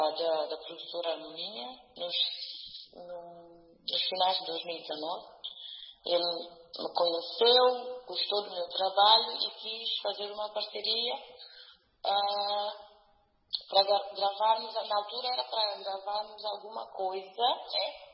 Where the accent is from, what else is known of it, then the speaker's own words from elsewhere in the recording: São Tomé, São Tomé & Príncipe; eu nasci em São Tomé, cresci em São Tomé